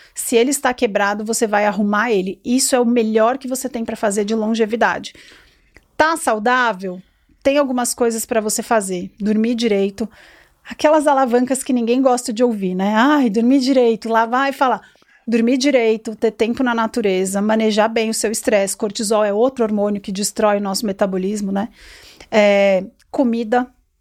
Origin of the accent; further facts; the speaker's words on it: São Paulo, Brazil; Eu fazia faculdade em Campinas, mas eu sou paulistana, né?